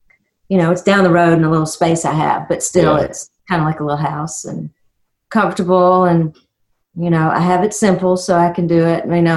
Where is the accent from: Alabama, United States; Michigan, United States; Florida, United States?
Alabama, United States; Frankville; Well, I mean, I grew up in Frankville, Alabama, and there's nothing there. Absolutely nothing there but woods. And Blacktop Highway.